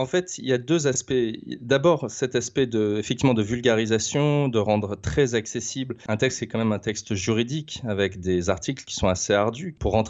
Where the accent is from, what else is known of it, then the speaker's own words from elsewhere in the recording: Paris, Île-de-France, France; en tant que Parisien, ça résonne particulièrement.